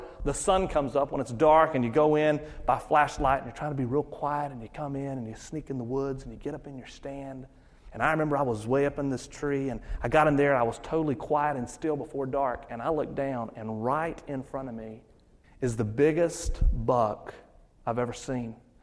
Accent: North Carolina, United States; I grew up in North Carolina, and in North Carolina, you have people like me. They call them rednecks. And anyway, I'm kind of a little bit of a redneck from North Carolina.

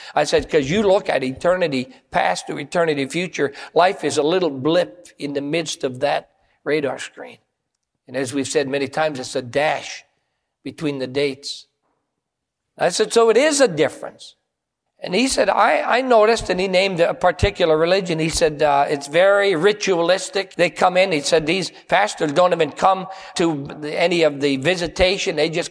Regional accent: Copper Harbor, Michigan, United States; I said, up by Copper Harbor.

